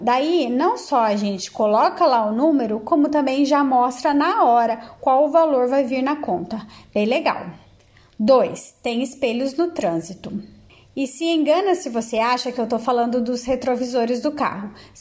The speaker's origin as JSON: {"language": "Portuguese", "town": "Lorena", "region": "São Paulo", "country": "Brazil", "lives_now": "Portugal", "said": "Mas tipo, de onde eu venho, em Lorena, tudo que você precisa fazer tem que ir no centro da cidade."}